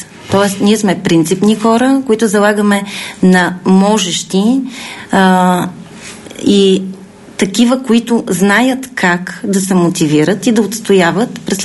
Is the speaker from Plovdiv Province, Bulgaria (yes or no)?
no; Petrich, Blagoevgrad Province, Bulgaria; born there; now in Sofia, Bulgaria; Родена съм в град Петрич. От 15 години живея и работя в град София. Всъщност това вече е моят роден град на практика.